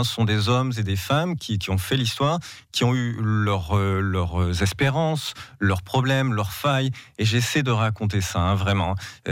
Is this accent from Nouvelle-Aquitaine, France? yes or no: yes; Bordeaux, Nouvelle-Aquitaine, France; Alors, je suis de Bordeaux, hein, suis né à Bordeaux et j'ai fait mes études d'histoire à Bordeaux.